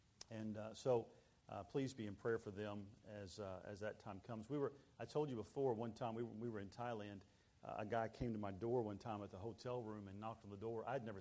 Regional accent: Texas, United States; "Listening to your voice, you're either from Oklahoma or Texas." And I said, "I'm from Texas."

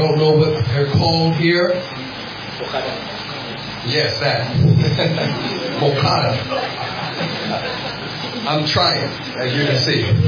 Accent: California, United States; I come from California. It's the richest place in the USA. It's the home of Google and Apple and Facebook, right in my valley.

